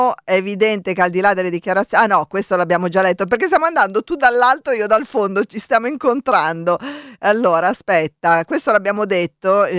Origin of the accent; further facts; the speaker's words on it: Milan, Lombardy, Italy; No, però io sono milanese, però dico ci vediamo settimana prossima.